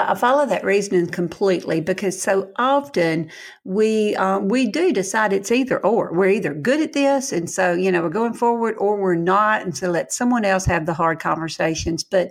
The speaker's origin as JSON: {"language": "English", "region": "Southern United States", "country": "United States", "accent": "Southern", "said": "It's my accent, for better or worse."}